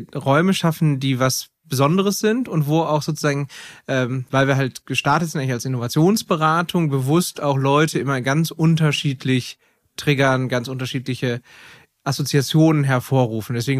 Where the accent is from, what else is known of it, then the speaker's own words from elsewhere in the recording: Bochum, North Rhine-Westphalia, Germany; hier komme ich aus Bochum, hier weg quasi